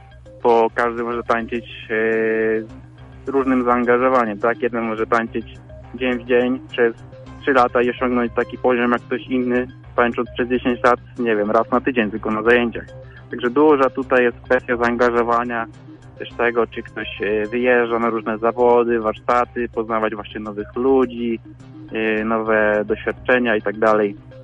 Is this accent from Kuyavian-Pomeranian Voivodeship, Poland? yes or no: no; Puławy, Lublin Voivodeship, Poland; now in Lublin, Poland; Pochodzę z Puław, ale uczę tutaj bądź też online.